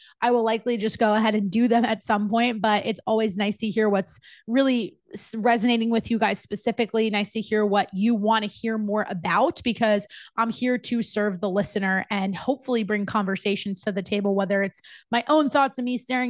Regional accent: New Jersey, United States; now in Charlotte, United States; I was living in Charlotte, North Carolina. I'm from Jersey, and I was trying to meet new people.

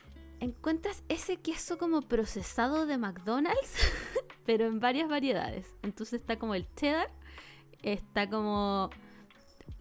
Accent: Chile; now in South Korea; solo éramos 3 chilenos siendo chilenos en Corea.

